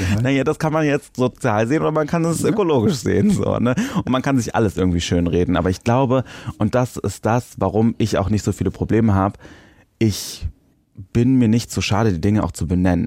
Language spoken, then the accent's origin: German; Cologne, North Rhine-Westphalia, Germany; ich komme aus Köln, ich liebe Schimpfwörter